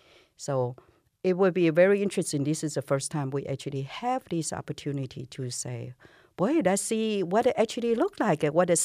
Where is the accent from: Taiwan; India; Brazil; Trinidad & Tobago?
Taiwan; now in United States; I was born and raised in Taiwan and came to the States in 85.